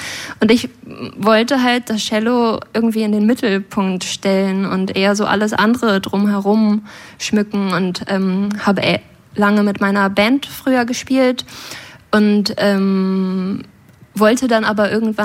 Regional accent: Holzminden, Lower Saxony, Germany; ich komme ursprünglich aus Holzminden, aber meine Familie kommt aus Waren an der Müritz

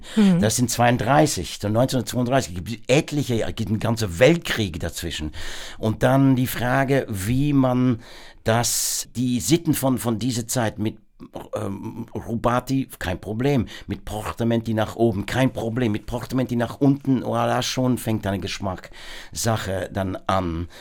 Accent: Worcester, West Midlands, United Kingdom; German is a second language; now in Germany; ich bin natürlich in Worcester aufgewachsen.

